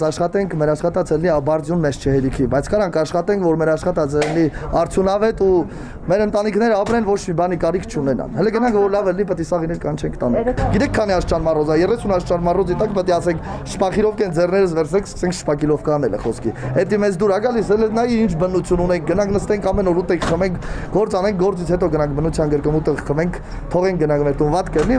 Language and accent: Armenian; Dilijan, Tavush, Armenia; Ես եկել եմ Դիլիջանից, գնում ենք Ռուսաստան, բոլորս էլ արտագաղթում ենք, որովհետև աշխատանք չկա